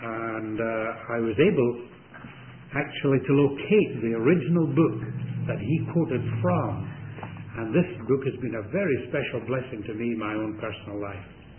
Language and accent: English; Scotland, United Kingdom; even though I'm a Scotsman.